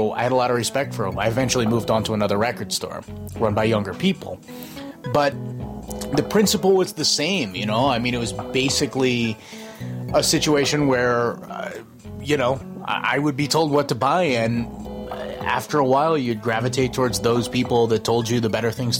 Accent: Brunswick, Maine, United States; at McBean's record store where I grew up in Brunswick, Maine.

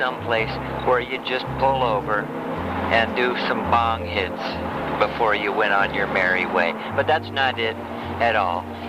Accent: Iowa, United States; I'm from Iowa, so I can understand the Indiana thing.

